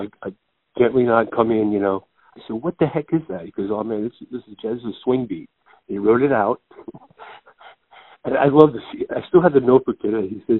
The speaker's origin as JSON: {"language": "English", "town": "Tonawanda", "region": "New York", "country": "United States", "tie": "born or raised there", "also_born_or_lived": "Buffalo", "said": "Well, actually, I was born in Buffalo, but I lived in a suburb outside, which is Tonawanda. And, you know, right next to Niagara Falls."}